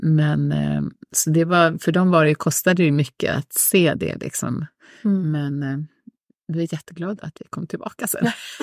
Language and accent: Swedish; Sollentuna, Stockholm County, Sweden; Men jag är uppvuxen i Sollentuna, så att det var ju liksom min hemort.